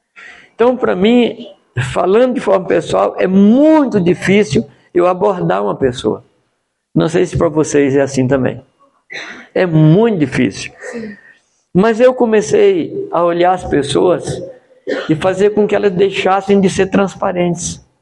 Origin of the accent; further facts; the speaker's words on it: Minas Gerais, Brazil; E o terceiro grande defeito, eu sou mineiro.